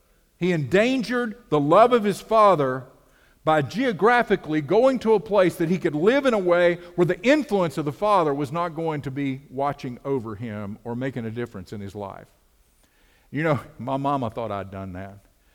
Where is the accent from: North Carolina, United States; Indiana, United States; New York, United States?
North Carolina, United States; Ellenboro; You know, I was from Ellenboro, which was kind of cool because I was kind of away, but I was close enough to go home